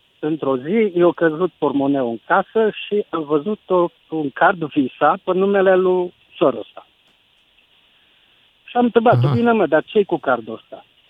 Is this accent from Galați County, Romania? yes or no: no; Baia Mare, Maramureș County, Romania; Sunt din Baia Mare